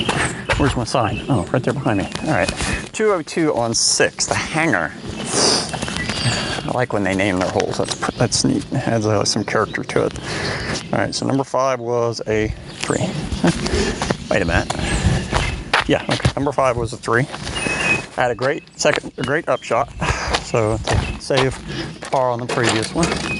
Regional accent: Florida, United States; I'm from Florida and I see some pretty weird bugs.

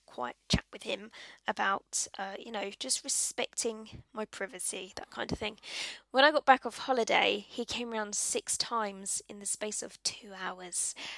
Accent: East of England, United Kingdom; And I will be leaving Hertfordshire, my hometown, for the first time ever, which seems a bit odd and a bit strange.

